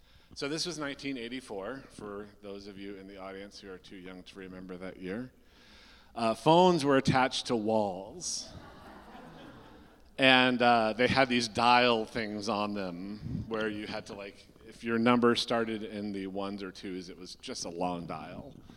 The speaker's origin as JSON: {"language": "English", "town": "Downs", "region": "Illinois", "country": "United States", "tie": "born or raised there", "said": "I grew up just outside of Bloomington Normal in a small bucolic town called Downs. Oh, I correct myself, I'm sorry. A small bucolic village called Downs. We were not big enough to be a town."}